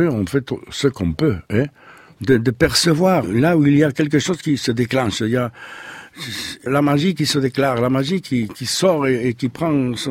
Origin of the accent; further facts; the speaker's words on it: Perpignan, Occitanie, France; moved away as an adult; now in Paris, France; J'avais laissé les vaches tranquilles. Je suis de Perpignan, je monte à Paris.